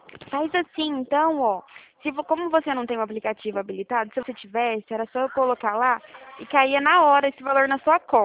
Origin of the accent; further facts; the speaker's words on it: Ribeirão Preto, São Paulo, Brazil; Eu sou daqui de Ribeirão Preto.